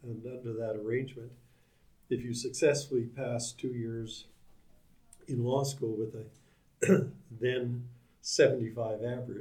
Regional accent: Calgary, Alberta, Canada; I was born in Calgary, brought up in a family that had interests in agriculture, cattle.

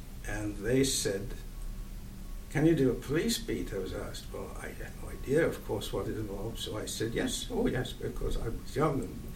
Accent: England, United Kingdom; I grew up in England during the Second World War. I was shunted around, you know, because we were meant to be kept out of harm's way. But I spent a fair bit of it close to London

